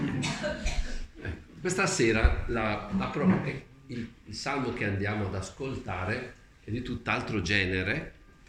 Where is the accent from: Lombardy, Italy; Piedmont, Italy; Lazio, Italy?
Lombardy, Italy; San Zeno Naviglio; mio paese che è San Zeno Naviglio